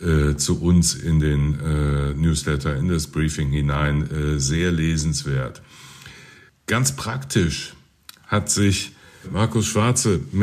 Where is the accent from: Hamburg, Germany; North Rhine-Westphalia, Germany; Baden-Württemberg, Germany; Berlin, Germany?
Berlin, Germany; als Berliner